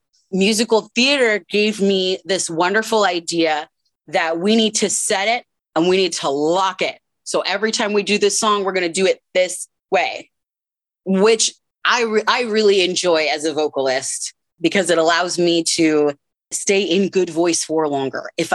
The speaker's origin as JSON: {"language": "English", "town": "Tacoma", "region": "Washington", "country": "United States", "tie": "born or raised there", "said": "I was one of like five Black students at my elementary school down here in Tacoma."}